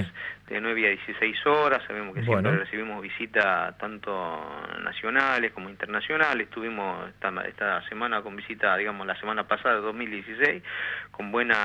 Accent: Argentina; como argentinos

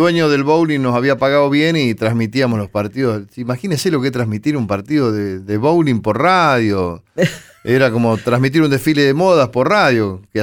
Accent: 25 de Mayo, Argentina; yo ya trabajaba en la radio en mi pueblo, en 25 de mayo

